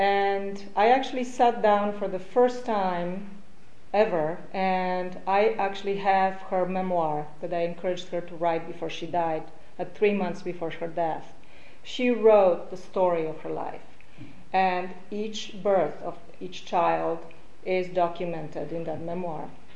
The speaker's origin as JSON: {"language": "English", "country": "Poland", "tie": "born there", "second_language": "English", "said": "I was born in Poland in 1964 to parents that struggled in their 20s through the World War II."}